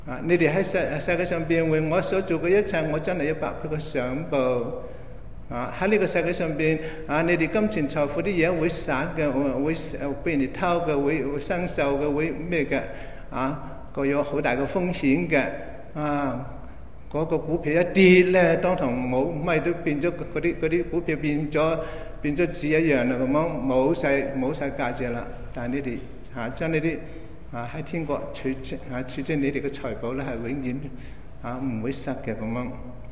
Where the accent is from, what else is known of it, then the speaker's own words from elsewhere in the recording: China; 我哋中国人咧，成日都讲话舍得舍得系嘛？